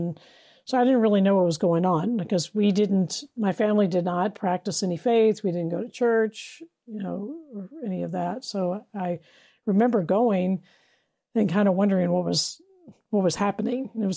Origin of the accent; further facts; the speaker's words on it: California, United States; So I was born there in the Bay Area and into, I would say, so we have this West Coast understanding. Okay, so my family, for generations, we lived in the Bay Area.